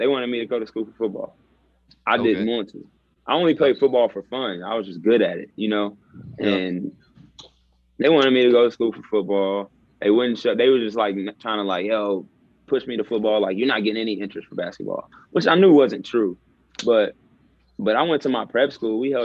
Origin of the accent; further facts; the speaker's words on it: Kannapolis, North Carolina, United States; Yeah, I grew up in Kannapolis, North Carolina. It's hometown right there. Where I grew up.